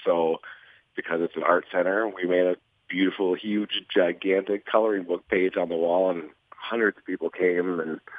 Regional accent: Brainerd, Minnesota, United States; I am from Brainerd. I was born and raised, and I graduated from the Brainerd High School in 2001.

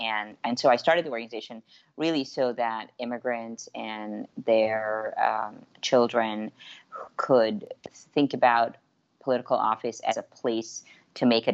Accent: Belize; now in United States; You know, I'm an immigrant from Belize, and I actually sort of found my way through professional life in the U.S.

